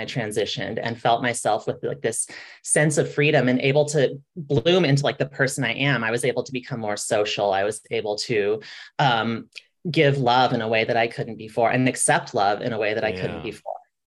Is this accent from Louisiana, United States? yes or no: no; San Bernardino, California, United States; I spent a lot of time in this region. I grew up in San Bernardino and there wasn't a whole lot to do.